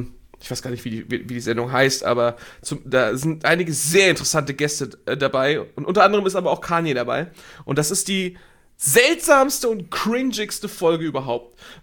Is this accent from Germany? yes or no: no; Mondsee, Upper Austria, Austria; Wo kommst du her? Ich komme vom Mondsee.